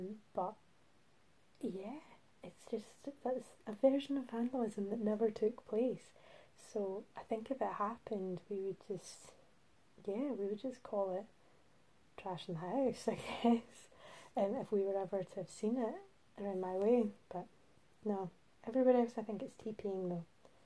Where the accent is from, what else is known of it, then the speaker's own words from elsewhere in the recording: Scotland, United Kingdom; I'm from Scotland in general. More specifically, I live currently in a lovely big city called Glasgow. But I'm more from the west of Scotland. But I've had, I've dabbled in other areas of Scotland for varying lengths of time.